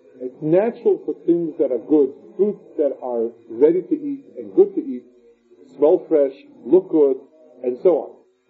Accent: United States; I grew up in America

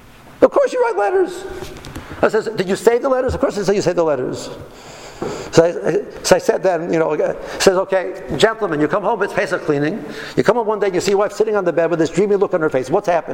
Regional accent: Silver Spring, Maryland, United States; So I'm from Silver Spring, you know.

